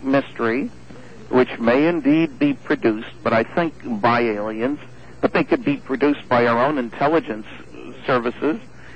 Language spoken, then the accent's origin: English; United States; now in Canada; I'm an American, so I got two governments.